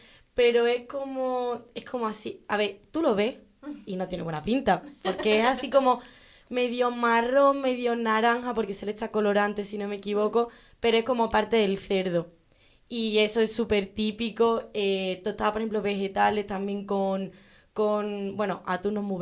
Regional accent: Extremadura, Spain; Yo de Extremadura, del sur de Badajoz.

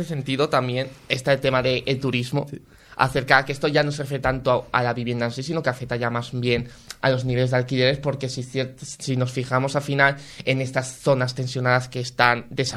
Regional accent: Salamanca, Castile and León, Spain; yo como habitante, yo como salmantino

